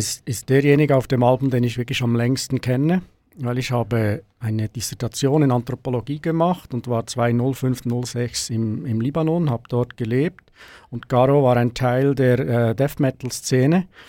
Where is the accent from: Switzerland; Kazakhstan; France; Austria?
Switzerland; Und man fühlt sich als Schweizer dann manchmal schon so ein bisschen